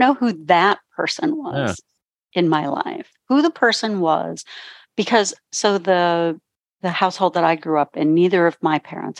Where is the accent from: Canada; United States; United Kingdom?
Canada; Ontario; Yeah, I grew up in Southern Ontario, Canada.